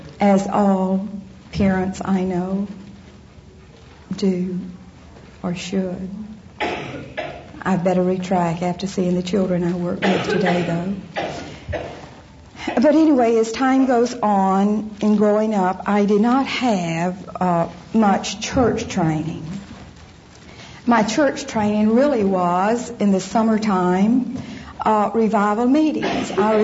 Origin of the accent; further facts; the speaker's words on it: Alabama, United States; born there; I was born in Alabama. I'm the oldest of four daughters.